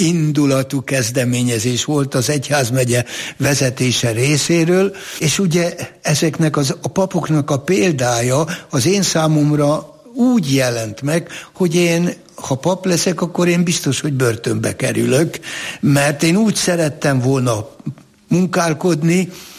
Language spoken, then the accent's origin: Hungarian; Győrzámoly, Győr-Moson-Sopron, Hungary; born there; Ugye én Győr Zámolyban születtem